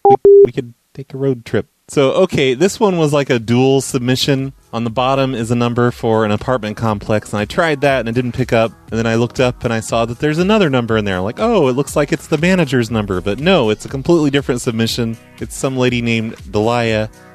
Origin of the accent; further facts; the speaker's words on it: Rhode Island, United States; now in Texas, United States; you don't believe that I came from Rhode Island and moved to Texas.